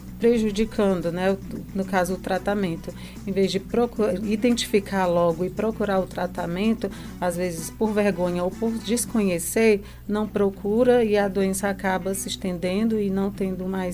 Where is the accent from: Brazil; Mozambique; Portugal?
Brazil; Viçosa; Tá, eu sou de Viçosa e eu escolhi esse curso de enfermagem